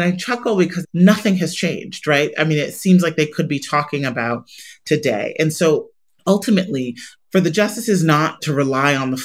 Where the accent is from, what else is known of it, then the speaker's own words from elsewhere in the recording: Chicago, Illinois, United States; Metropolitan Planning Council in Chicago, my hometown, one of the most segregated cities in the country